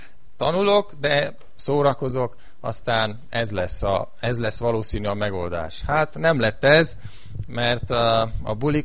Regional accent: Covasna, Romania; Hát én a Székelyföldről származom, ott nőttem fel, Kovászna városban, és emlékszem

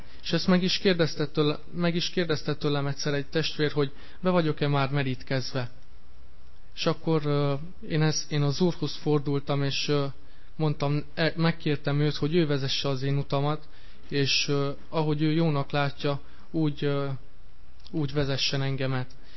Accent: Lupeni, Hunedoara County, Romania; és Lupénból jöttem.

